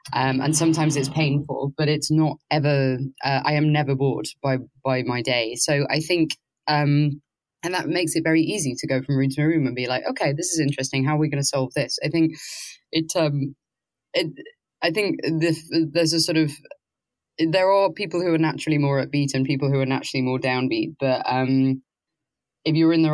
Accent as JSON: {"language": "English", "town": "Liverpool", "region": "North West England", "country": "United Kingdom", "tie": "born or raised there", "said": "I grew up in Liverpool. I grew up near Liverpool"}